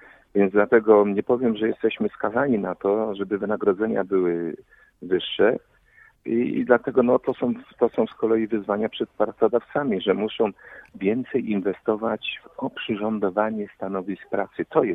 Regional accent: Poznań, Greater Poland Voivodeship, Poland; Ja jestem wielkopolaninem, poznaniakiem od ponad 200 lat przez moich tutaj przodków

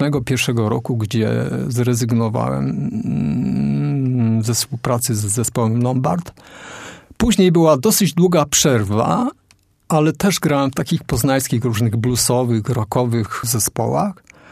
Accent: Silesian Voivodeship, Poland; Ponieważ ja jestem ze Śląska

